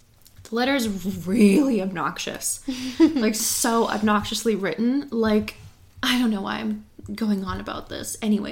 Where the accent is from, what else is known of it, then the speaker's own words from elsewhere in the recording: Canada; That's the only giveaway that we're from Canada, apparently.